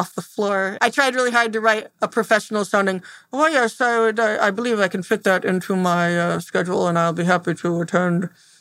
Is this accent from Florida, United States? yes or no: no; Temperance, Michigan, United States; I'm from Temperance, Michigan.